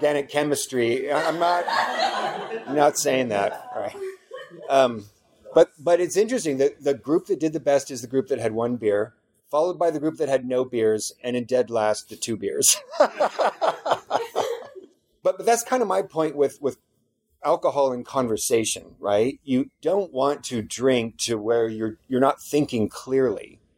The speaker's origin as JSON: {"language": "English", "region": "California", "country": "United States", "said": "like I'm from California, so I think of the California wine industry and St. Junipero Serra."}